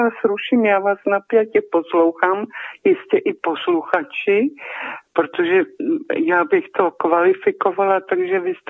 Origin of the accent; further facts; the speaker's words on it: Nejdek, Karlovy Vary Region, Czechia; A já jsem řekla, že jsem z Nejdku